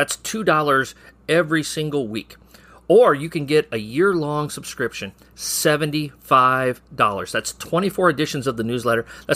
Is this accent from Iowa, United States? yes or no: yes; Sheldon, Iowa, United States; growing up in Sheldon, Iowa, you know, my three best buddies